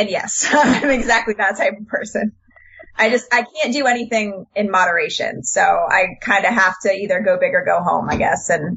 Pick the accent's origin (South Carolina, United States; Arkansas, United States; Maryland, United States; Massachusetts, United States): South Carolina, United States; The medal is camo and, you know, I'm from South Carolina, so I should have that.